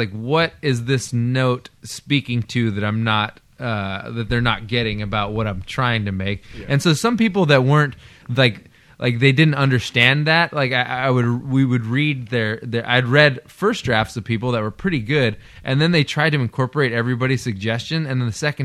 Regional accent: California, United States; also born or lived in San Diego; growing up in Fresno County

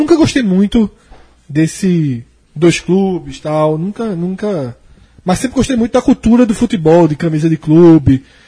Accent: Olinda, Pernambuco, Brazil; moved away as an adult; Eu já tinha saído de Olinda. Eu saí de Olinda com 23 anos.

